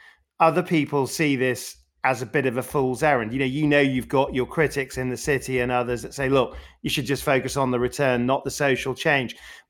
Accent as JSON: {"language": "English", "town": "Sheffield", "region": "Yorkshire and the Humber", "country": "United Kingdom", "tie": "born or raised there", "said": "you grew up in the northeast in Newcastle, I grew up in Sheffield"}